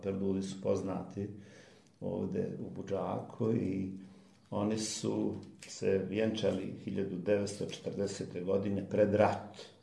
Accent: Kraljevo, Šumadija and Western Serbia, Serbia; born there; Moja majka je mene noseća premijela u Srbiju, ja sam rođen u Kraljevu.

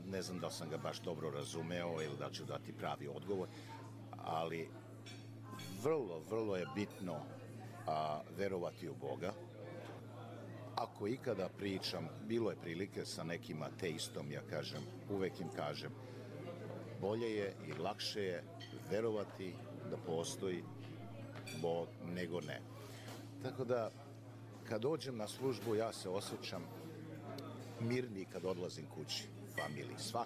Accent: Kruščica, Vojvodina, Serbia; born there; moved away; rođen sam u Kruščici, Bela crkva u Banatu, a ovde sam više od 50 godina. Došli smo 67. godine u poseti svom pokojnom dedi na 2 godine

